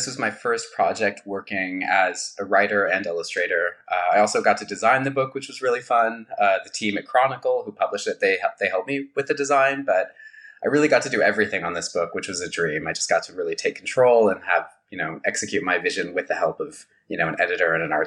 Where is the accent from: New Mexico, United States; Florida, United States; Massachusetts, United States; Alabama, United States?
New Mexico, United States; now in California, United States; I grew up in New Mexico and I live now in California.